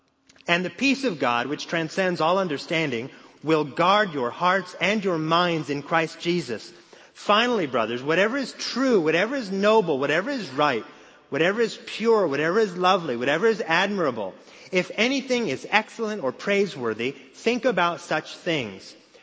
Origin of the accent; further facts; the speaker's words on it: West Coast, United States; I'm from the West Coast, and I was sure that that was California.